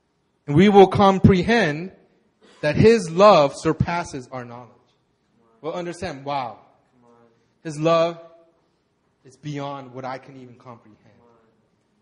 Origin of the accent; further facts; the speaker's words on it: California, United States; And I grew up in California. Anybody here grew up in California? I grew up in California. It might not look like it, but I used to surf when I was young.